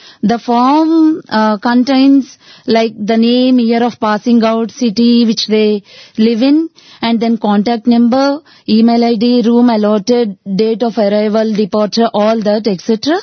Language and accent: English; Visakhapatnam, Andhra Pradesh, India; from Vishakhapatnam district.